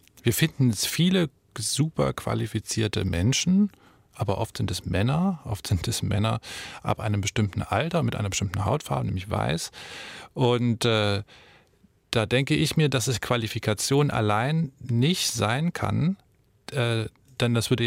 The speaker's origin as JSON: {"language": "German", "town": "Dresden", "region": "Saxony", "country": "Germany", "tie": "born or raised there", "said": "Geboren in Dresden, aufgewachsen in Dresden, bin natürlich in diesen Erfahrungsraum hineingewachsen."}